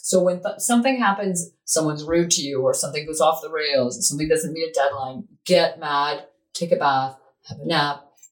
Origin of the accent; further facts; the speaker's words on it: Nova Scotia, Canada; I'm from Nova Scotia.